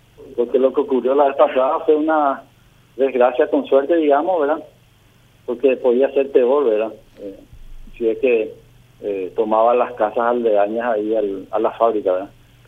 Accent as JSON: {"language": "Spanish", "country": "Paraguay", "said": "somos paraguayos"}